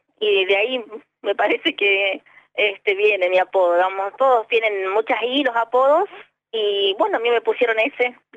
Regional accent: Corrientes, Argentina; soy de Corrientes, somos de una familia de San Luis del Palmar. Somos una familia numerosa, somos 14 hermanos.

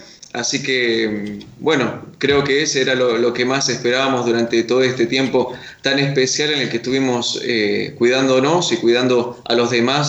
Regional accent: Rincón de los Sauces, Neuquén, Argentina; soy de Rincón de los Sauces, aprovecho a saludar ahí a Claudia, a Néstor, de Rincón de los Sauces, de la provincia de Neuquén. Bueno, mis estudios los hice ahí, trabajé también ahí y en Rincón

